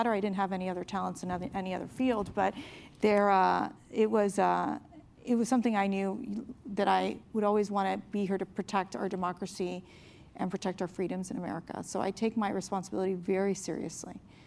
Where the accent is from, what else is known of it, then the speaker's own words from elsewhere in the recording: Miami, Florida, United States; when I was 15 years old and I grew up in Miami, you know, I came from a Cuban-American family.